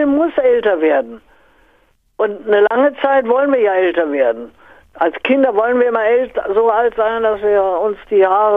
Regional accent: Aachen, North Rhine-Westphalia, Germany; natürlich sage ich als Aachener, ausgetreten

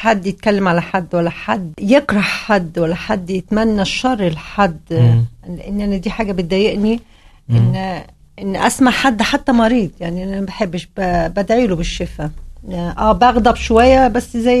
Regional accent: Egypt; now in Germany; جيت من مصر بقالي 8 سنين عايشة هنا في ألمانيا

